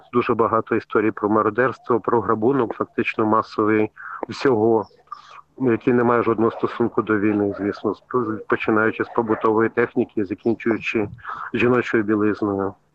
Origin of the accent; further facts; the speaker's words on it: Kyiv, Ukraine; тому що я сам киянин